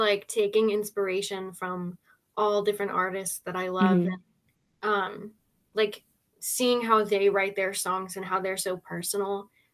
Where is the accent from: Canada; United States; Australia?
United States; Massachusetts; I'm 15, and like you said, I'm from Massachusetts.